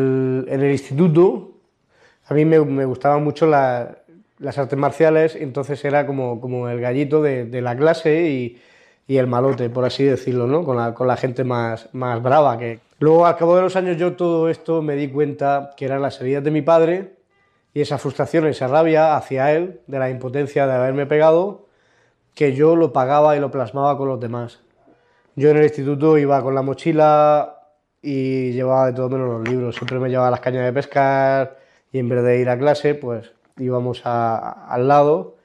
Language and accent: Spanish; Murcia, Region of Murcia, Spain; soy natural de Murcia. Vengo de una familia cristiana, soy el mayor de 4 hermanos.